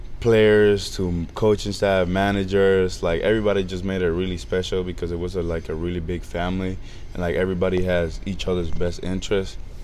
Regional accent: Dominican Republic; I come from the Dominican Republic, so, you know, it's a little bit rough out there.

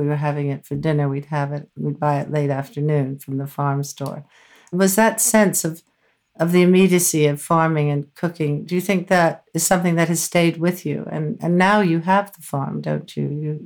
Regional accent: United States; being an American like you

